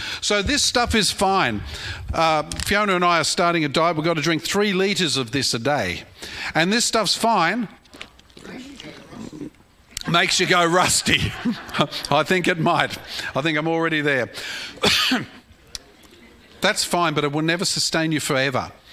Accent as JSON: {"language": "English", "country": "Australia", "said": "I'm an Aussie."}